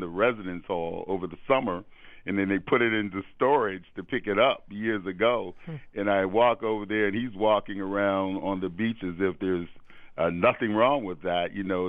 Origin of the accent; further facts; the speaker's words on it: Pittsburgh, Pennsylvania, United States; moved away as an adult; now in Boston, United States; when I came to Boston, I came here in the 70s and I came from Pittsburgh, Pennsylvania.